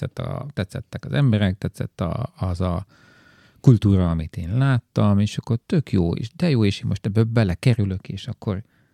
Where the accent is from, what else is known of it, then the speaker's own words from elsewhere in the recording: Hungary; moved away as an adult; Nyilván. Tehát nekem azért jó életem volt Magyarországon.